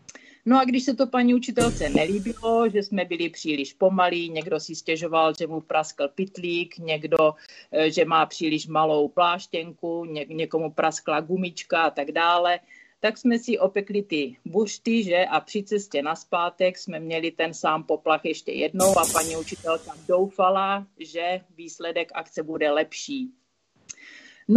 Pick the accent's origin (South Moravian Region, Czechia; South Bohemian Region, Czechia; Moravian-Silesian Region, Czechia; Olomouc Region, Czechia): Olomouc Region, Czechia; Olomouc; protože jsem vyrůstala v Olomouci, kde byla ruská posádka